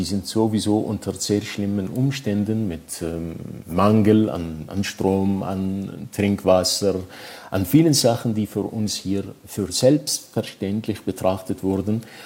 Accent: Iraq; wir sind beide Iraker

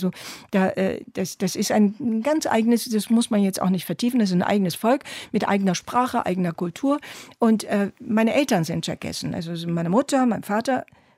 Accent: Turkey; ich bin eine 7-jährige Türkin, aber ich bin eben auch eine sehr alte Deutsche geworden. Und ich bin beides in jedem Atemzug.

